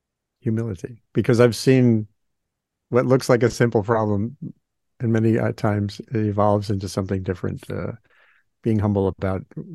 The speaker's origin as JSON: {"language": "English", "region": "Rhode Island", "country": "United States", "tie": "born or raised there", "said": "yeah, no, I grew up in Rhode Island on the ocean, near the ocean, and I love the ocean."}